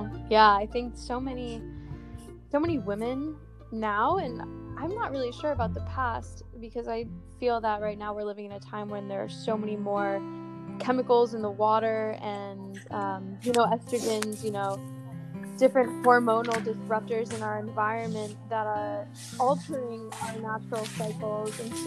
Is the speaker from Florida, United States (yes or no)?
yes; Jupiter, Florida, United States; So I grew up here in Jupiter, Florida, and went to University of Florida for a year